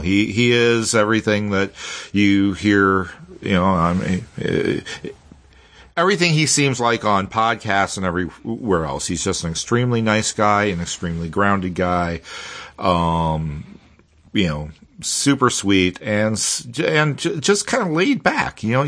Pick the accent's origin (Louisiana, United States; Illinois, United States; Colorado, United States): Louisiana, United States; New Orleans; I was enjoying a vacation in my hometown of New Orleans, visiting family